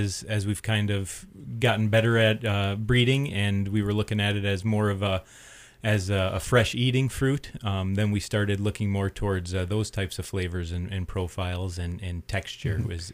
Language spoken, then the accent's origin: English; Wisconsin, United States; Well, I'm originally from Wisconsin, went to school in Minneapolis